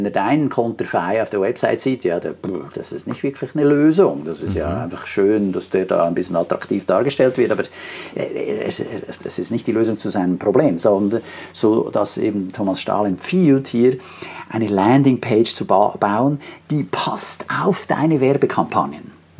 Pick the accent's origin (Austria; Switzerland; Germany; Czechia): Switzerland; als Schweizer ist ja fast alles international